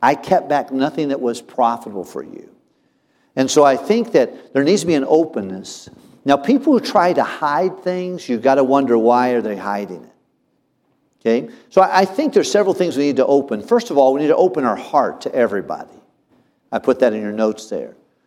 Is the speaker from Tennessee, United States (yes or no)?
yes; Tennessee, United States; And I'm from Tennessee. But in the Tennessee culture, it's a little bit more, y'all come over.